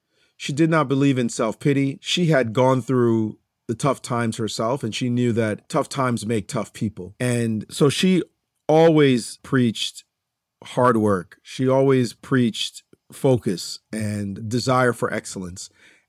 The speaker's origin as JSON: {"language": "English", "country": "Jamaica", "tie": "born or raised there", "said": "So it was quite a challenge growing up in Jamaica because we lived in serious amount of poverty."}